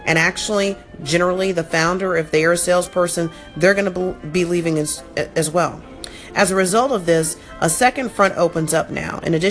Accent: Florida, United States; I grew up in South Florida. All we do is want to go to the beach and play and do golf and swim.

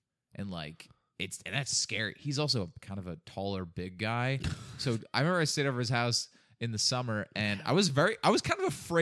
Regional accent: Long Island, New York, United States; I was back in my hometown, Long Island

